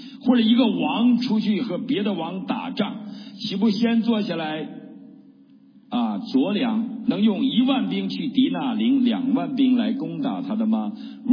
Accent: Northeast China, China; 我知道我按照我是东北人，按照我们东北的常理，我是一定是冻死的

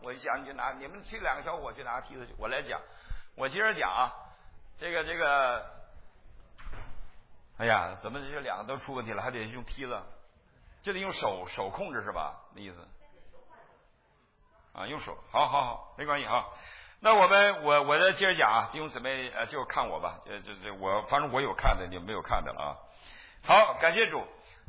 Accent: China; now in United States; 我们是从中国来到美国的。

